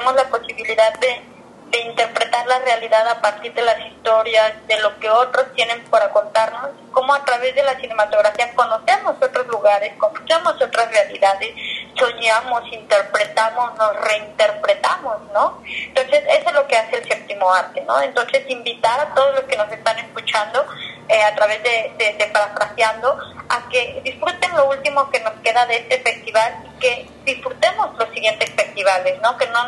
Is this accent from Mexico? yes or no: yes; Guadalajara, Jalisco, Mexico; now in Puerto Vallarta, Mexico; hay quienes venimos de Guadalajara y que nos volvemos vallartenses